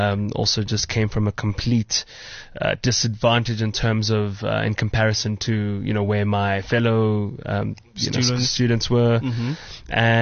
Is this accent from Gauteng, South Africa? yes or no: yes; Soweto, Gauteng, South Africa; I grew up in Soweto and Protea North, and I was always really, really a handful